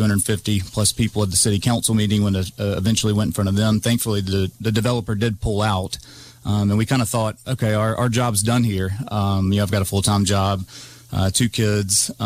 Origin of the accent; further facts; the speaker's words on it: Spanish Fort, Alabama, United States; Yeah, so I grew up in Spanish Fort. I've been there over 30 years, pretty much my whole life, aside from college, and then came back to raise a family there.